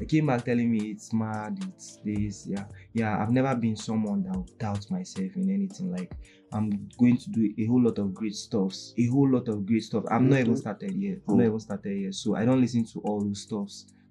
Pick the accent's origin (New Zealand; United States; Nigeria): Nigeria; Nasarawa; I'm from Nasarawa State. I'm an Igon boy.